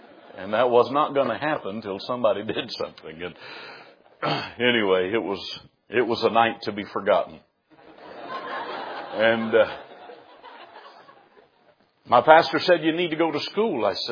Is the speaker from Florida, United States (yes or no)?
yes; Florida, United States; I grew up in Florida. My soul on earth, I thought bathing was taking a bath.